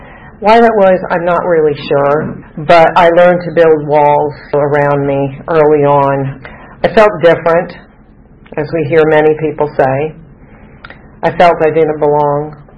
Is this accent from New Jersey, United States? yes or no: yes; New Jersey, United States; I grew up in New Jersey. Now, we took the bus. Hey, New Jersey, all right. I am a Yankee.